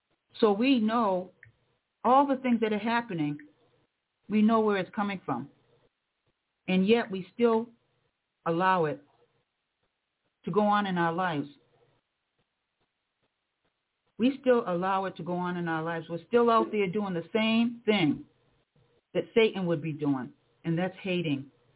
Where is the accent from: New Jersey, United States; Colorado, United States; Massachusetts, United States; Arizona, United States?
Massachusetts, United States; Cape Cod; I remember growing up on Cape Cod years and years ago as a kid, we used to have snowstorms, a lot of snow.